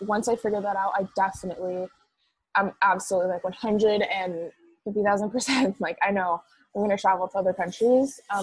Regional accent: Bellingham, Washington, United States; I'm from Bellingham. It's 30 minutes away.

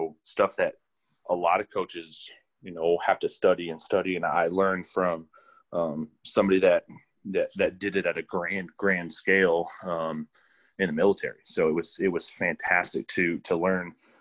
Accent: Columbus, Indiana, United States; I grew up in Columbus, Indiana, which is a smaller town about 45 minutes south of Indianapolis.

